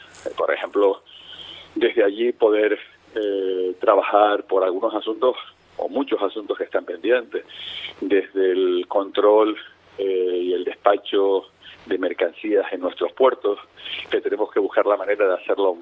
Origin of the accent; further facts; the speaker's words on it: Canary Islands, Spain; yo soy también canario, tan canario como el que más, y voy a defender los intereses de mi isla y de Canarias